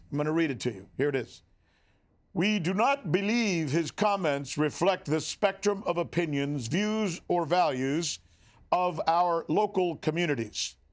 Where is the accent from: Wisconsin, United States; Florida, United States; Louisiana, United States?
Florida, United States; now in Moscow, Russia; He's an American, just like I am, but I'm from Florida, and he's from Pennsylvania.